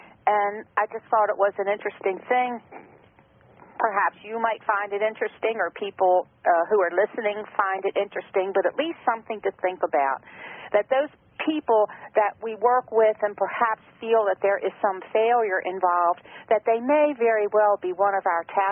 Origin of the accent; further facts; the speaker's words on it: Maryland, United States; You know, I get this I get this from a lot of people. I'm in Maryland.